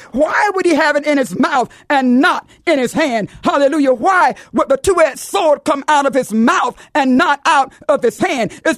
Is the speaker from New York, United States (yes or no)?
no; Florida, United States; I'm from Florida and we have hurricanes.